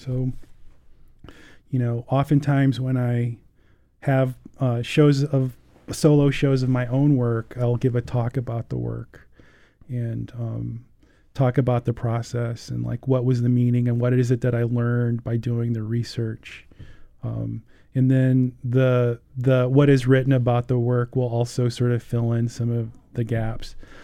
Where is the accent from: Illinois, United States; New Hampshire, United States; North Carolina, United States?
Illinois, United States; Chicago; now in Madison, United States; So my immediate impression before I moved here, I grew up in Chicago, but weirdly had never been to Madison up until kind of like in the last few years.